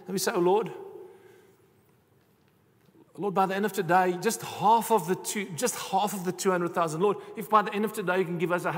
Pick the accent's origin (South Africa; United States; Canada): South Africa; We don't like that as South African believers.